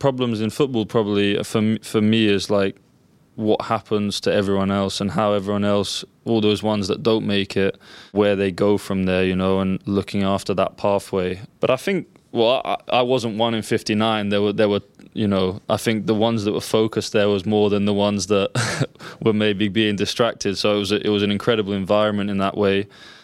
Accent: England, United Kingdom; And then being the English kid, you know, I was the only English kid there.

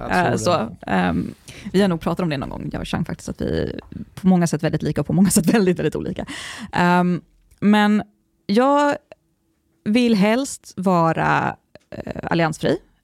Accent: Västerås, Västmanland County, Sweden; born there; Jag är född i Västerås.

